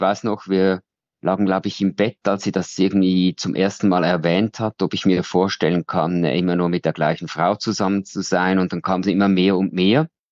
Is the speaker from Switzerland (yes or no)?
yes; Switzerland; ich komme aus der Schweiz. Ich bin Journalist, ich bin 57.